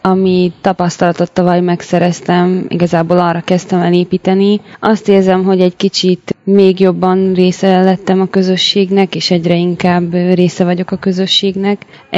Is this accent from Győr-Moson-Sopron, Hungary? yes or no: no; Hajdúnánás, Hajdú-Bihar, Hungary; born there; now in Budapest, Hungary; Én hajdonállási születésű vagyok, de Budapesten élek már egy olyan 8 éve.